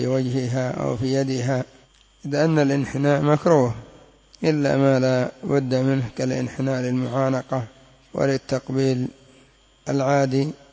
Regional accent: Yemen; وإن كان الاتكاء على اليسار بوضع المتكى المعروف عندنا في اليمن أو على اليمين فلا حرج فيه.

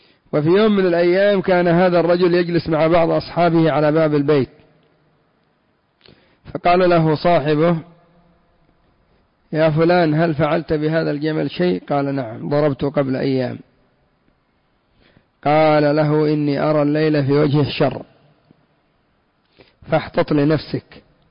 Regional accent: Yemen; وإلى عهد قريب، لا سيما عندنا في اليمن، إلى عهد قريب بعض المناطق إلى الآن

